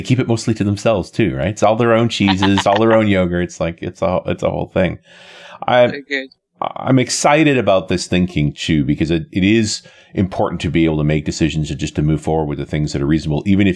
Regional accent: Canada; accent: Canadian; also born or lived in Tauranga, New Zealand; I'm actually Kiwi born. Raised briefly, but then grew up in Canada, so I sound like Canadian, although most people say I sound like an American.

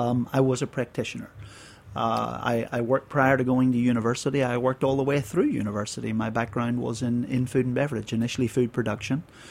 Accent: Northern Ireland, United Kingdom; moved away as an adult; now in Australia; I grew up in Northern Ireland. I was raised in Northern Ireland at 30 years of age. I got itchy foot syndrome. Found my way to Western Australia.

